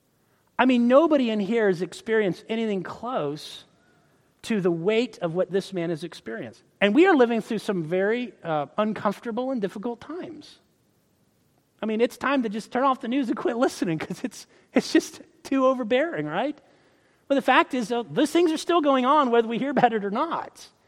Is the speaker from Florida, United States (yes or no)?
yes; Florida, United States; I grew up in Florida. Sandy places are nice places to live.